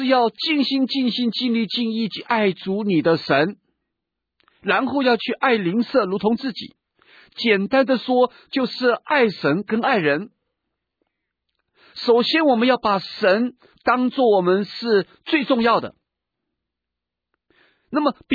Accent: China; 你看我们中国人有的时候我们觉得我们很谦虚

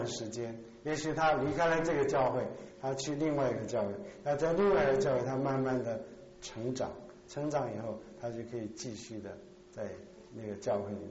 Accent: China; 很多时候我们中国人特别长辈对晚辈讲话是没有 preface

